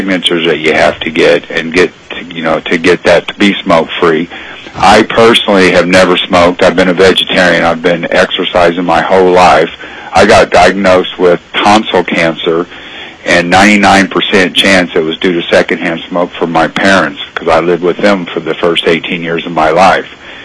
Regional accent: Ketchikan, Alaska, United States; I'm from Ketchikan, Alaska. Our community is not smoke-free.

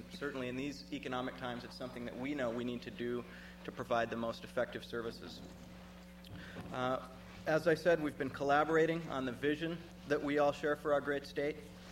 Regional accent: Palmer, Alaska, United States; I'm from Palmer, Alaska

